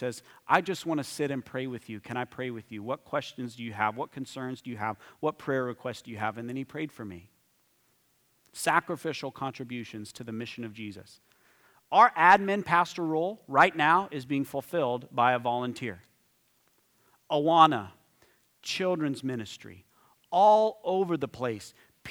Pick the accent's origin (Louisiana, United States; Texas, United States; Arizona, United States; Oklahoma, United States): Texas, United States; Where I grew up in West Texas, there's a couple of really great buffets.